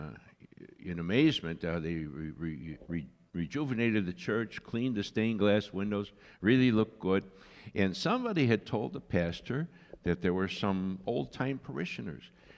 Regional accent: Cicero, Illinois, United States; Well, my family originated from Cicero, Illinois.

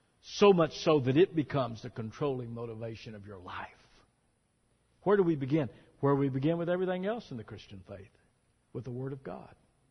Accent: Fort Worth, Texas, United States; I mentioned that I grew up in Fort Worth. My parents sacrificed so much for me.

